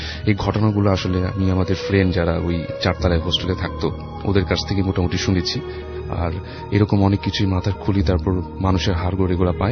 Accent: Dhaka, Dhaka Division, Bangladesh; পুরান ঢাকা থেকে এসেছি

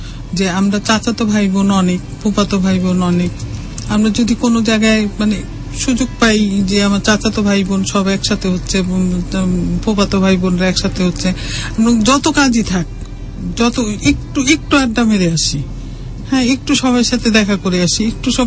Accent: Bangladesh; also born or lived in Dhaka; আমি class four পর্যন্ত আমি ঢাকায় ছিলাম, ক্লাস ফোর থেকে আমি গ্রামে চলে গেছি, গ্রামে ক্লাস নাইন পর্যন্ত

